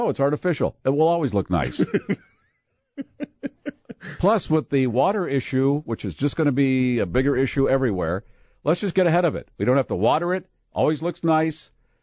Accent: Chicago, Illinois, United States; When we were in Los Angeles, a woman that was working at the hotel, when she heard we're from Chicago, she said, oh, this was Friday.

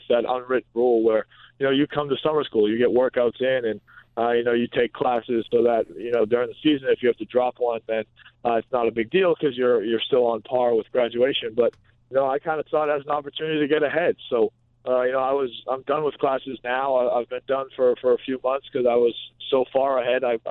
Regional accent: Boston, Massachusetts, United States; I mean, it's just like growing up in the New England area in Boston, Massachusetts.

